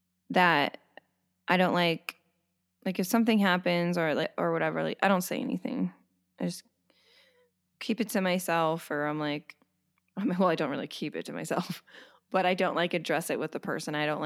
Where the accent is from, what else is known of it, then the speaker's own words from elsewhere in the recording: San Bernardino, California, United States; I grew up in San Bernardino.